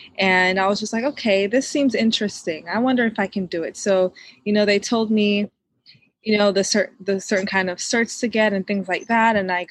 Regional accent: Jamaica; born and raised in Jamaica.

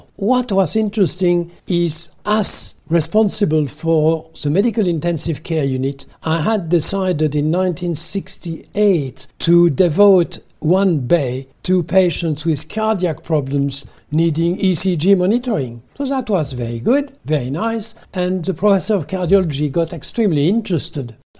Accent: Geneva, Switzerland; My career started in Switzerland because I'm from Geneva, and as was usual, I went to school and university in Geneva

